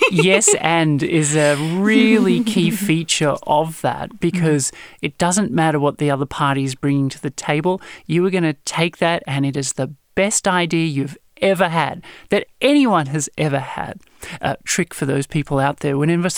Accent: Australia; So I'm from Australia. I grew up on a farm. And for the first 12, 15 years of my life, I went to school, I came home to the farm and chased cattle all day.

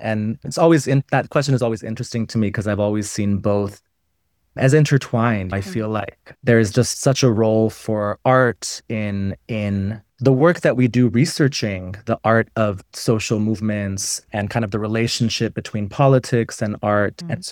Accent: United States; But my parents were born and raised in Iran, and they left in the mid-1980s. And I was born and raised in the U.S., kind of moved around a lot growing up.

